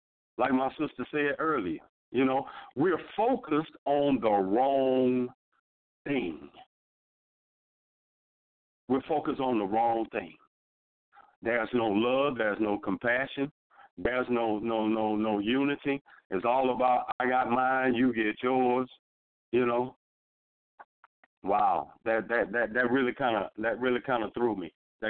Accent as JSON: {"language": "English", "town": "Mobile", "region": "Alabama", "country": "United States", "tie": "born or raised there", "said": "you have in Mobile, Alabama, my hometown, you know, you have all these preachers that stand in the pulpit every Sunday preaching unity"}